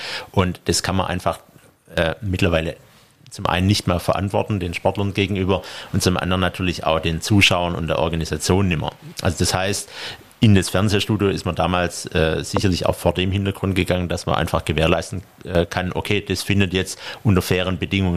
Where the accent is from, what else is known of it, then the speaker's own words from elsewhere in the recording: Stuttgart, Baden-Württemberg, Germany; zum einen komme ich aus Stuttgart